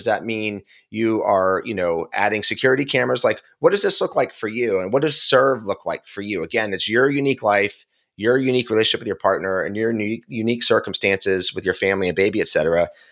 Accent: Philadelphia, Pennsylvania, United States; I'm from Philly. We like a little salt and pepper on our food and a little salt and pepper in our language.

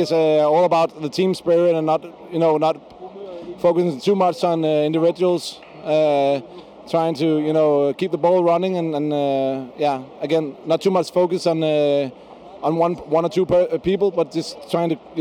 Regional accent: Copenhagen, Capital Region of Denmark, Denmark; I'm from Copenhagen.

